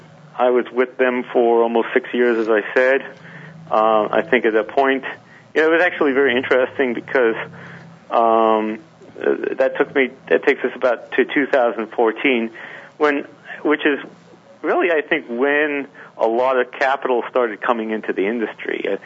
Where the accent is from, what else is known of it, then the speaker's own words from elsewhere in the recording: Montreal, Quebec, Canada; moved away as an adult; now in New York, United States; when I moved from Montreal, which is my hometown, to New York